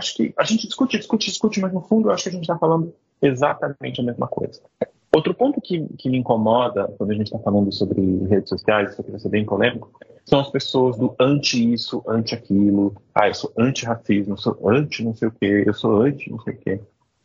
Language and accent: Portuguese; South Region, Brazil; pelo menos de onde eu venho, do sul do Brasil